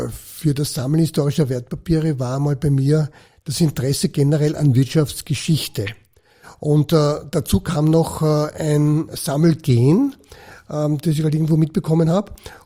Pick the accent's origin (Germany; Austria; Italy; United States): Austria; Baden, Lower Austria; Ja, ich stamme aus Baden bei Wien